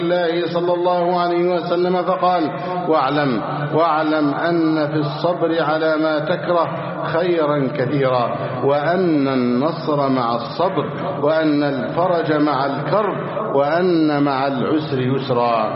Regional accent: Egypt; اللهم احفظ بلدنا مصر أمنا أمانا،

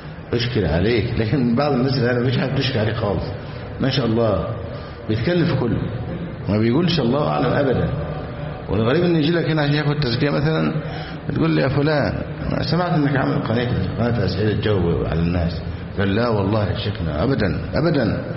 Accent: Egypt; بلادنا مصر

